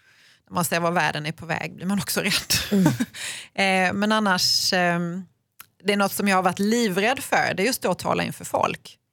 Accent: Malmö, Skåne, Sweden; Ja, eftersom jag kommer från Malmö, ja. Skåne

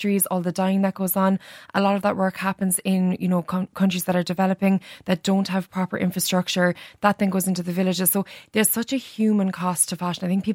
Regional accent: Ireland; As Irish people, we consume twice as much fashion as the average EU consumer.

